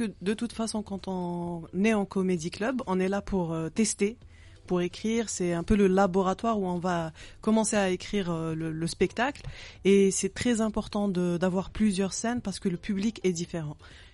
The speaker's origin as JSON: {"language": "French", "town": "Constantine", "region": "Constantine Province", "country": "Algeria", "said": "Moi je suis originaire de Constantine, donc il y a des mots qu'on utilise, il y a certaines nuances, il y a certaines références."}